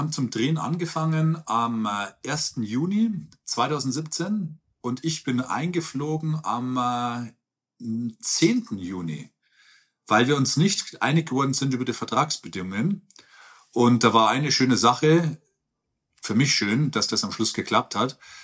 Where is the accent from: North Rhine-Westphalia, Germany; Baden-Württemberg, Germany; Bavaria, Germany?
Bavaria, Germany; Ergolding; Aus Ergolding, Niederbayern, ich bin der volle Bauer. Ich bin so ein Bauer, ich bin in Ergolding aufgewachsen, zur damaligen Zeit 10.000 Einwohner. Wir waren das letzte Haus bei den Feldern. Ich bin zwischen Kühen und Odel aufgewachsen, ja, voll der Bauer.